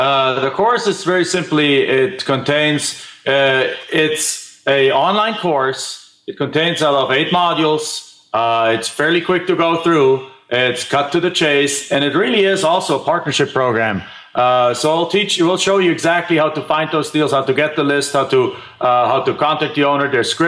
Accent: Germany; English is a second language; I'm from Germany. I'm from another country.

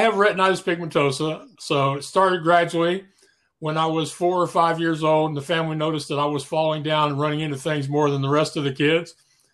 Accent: Spring, Texas, United States; Well, I'm from Spring, Texas, which is this same general area. I've lived here most of my life. Went through elementary, junior high, and high school here. So this is where I'm from.

